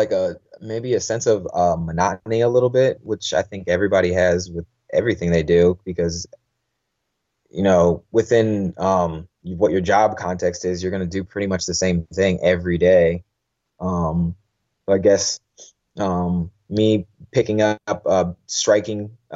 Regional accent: Maryland, United States; I would love to fight in MGM in literally my home state.

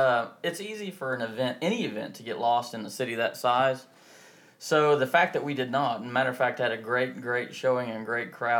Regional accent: Texas, United States; I am from God's country, otherwise known as Texas. I grew up right there, just north of Houston.

